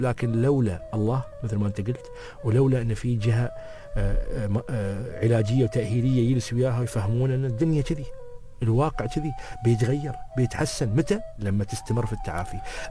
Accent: United Arab Emirates; عندنا في الامارات

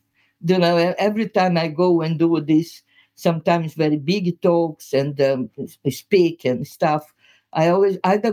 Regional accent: Brazil; accent: Brazilian; English is a second language; It's my accent, okay? You guys there listening to it, you might have a bit of a problem to adjust your ear to this Brazilian accent.

